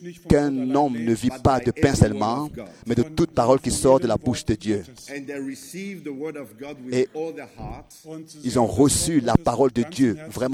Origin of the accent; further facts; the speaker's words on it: South Africa; Et je viens de l'Afrique du Sud